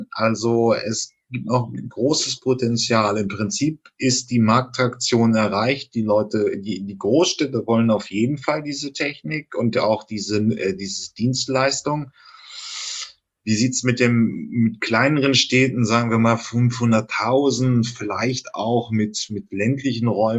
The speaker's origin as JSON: {"language": "German", "region": "Hamburg", "country": "Germany", "said": "Ich komme ja auch aus der Region"}